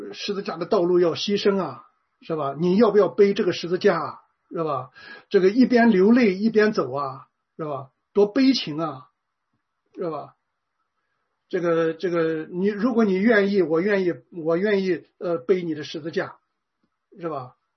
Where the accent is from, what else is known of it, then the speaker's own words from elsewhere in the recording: China; 这个我小的时候在这个国内的家庭教会里面